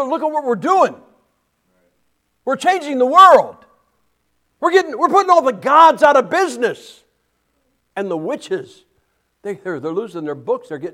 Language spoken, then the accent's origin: English; Ohio, United States; Now, I'm from Ohio, and Ohio, weather-wise, is about like this, except our sky turns blue every now and then.